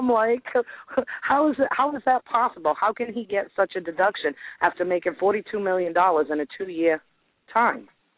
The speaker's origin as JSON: {"language": "English", "region": "Massachusetts", "country": "United States", "said": "Like I said, I'm from the Massachusetts, Rhode Island area."}